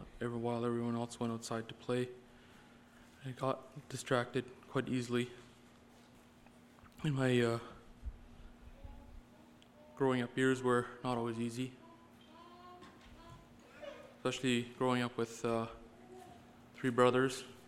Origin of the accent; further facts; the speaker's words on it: Leamington, Ontario, Canada; I'm 28 years old, born and raised in Leamington, Ontario.